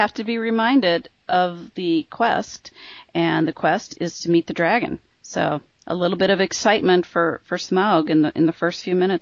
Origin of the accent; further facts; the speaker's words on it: Midwest, United States; accent: Midwestern; So that's my Midwestern accent coming out.